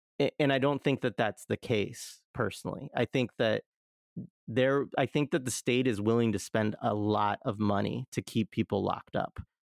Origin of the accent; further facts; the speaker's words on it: Oregon, United States; And I think about that a lot because I grew up in Southern Oregon, right? And like, the, you know, like the opioid epidemic, meth, like all that shit, like hit that area hard.